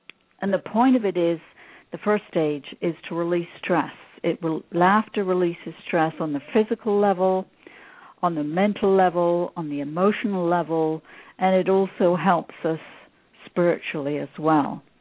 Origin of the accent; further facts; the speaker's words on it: London, United Kingdom; So I grew up in London in the UK, and I had a very difficult and painful childhood.